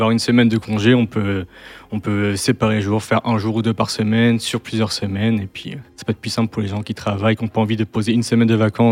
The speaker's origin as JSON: {"language": "French", "country": "France", "lives_now": "Switzerland", "said": "Moi, je suis français à la base, j'étais gendarme en France."}